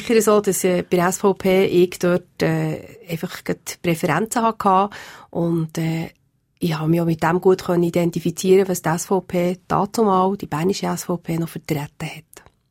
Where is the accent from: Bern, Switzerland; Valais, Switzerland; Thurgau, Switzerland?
Bern, Switzerland; Ich bin in Bern aufgewachsen, habe die ersten fast 20 Jahre von meinem Leben hier verbracht. Bin dann nachher wegen der Liebe zum Dorfschullehrer aufs Land gekommen und seit 28 Jahren bin ich jetzt dort.